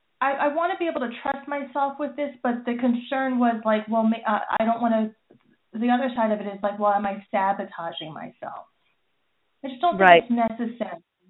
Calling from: New York, United States; Hi, I'm calling from New York.

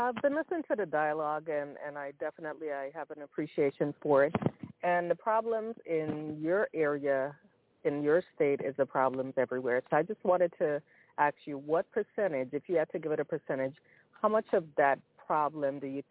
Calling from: Florida, United States; in Florida.

